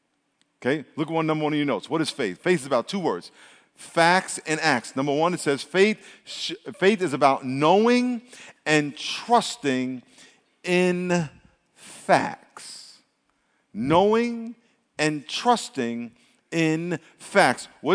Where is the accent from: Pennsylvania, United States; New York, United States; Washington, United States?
New York, United States; If they're from New York, we end up talking, yo, man, we're from New York.